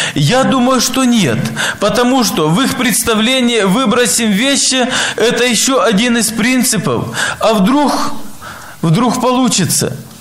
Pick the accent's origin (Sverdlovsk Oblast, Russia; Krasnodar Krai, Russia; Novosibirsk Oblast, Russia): Krasnodar Krai, Russia; Apsheronsk; я из Краснодарского края, город Апшеронск, пресвитер церкви.